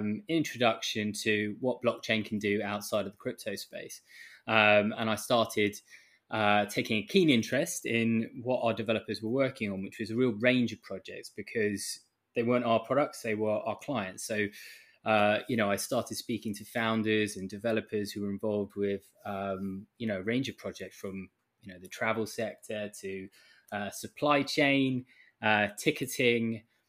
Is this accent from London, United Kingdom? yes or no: yes; London, United Kingdom; now in Vietnam; I'm from London, but currently residing in Vietnam, where I've been for the last couple of years.